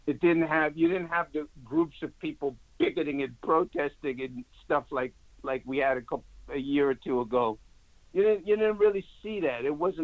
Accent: New York, United States; my music was about being an African-American, West Indian American kid. I grew up in New York.

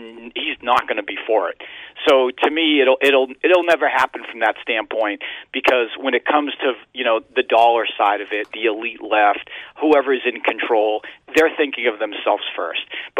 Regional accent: Quincy, Massachusetts, United States; I think when I was back in good old Quincy, Massachusetts, growing up in Little League, there was a few females that played on the boys' Little League.

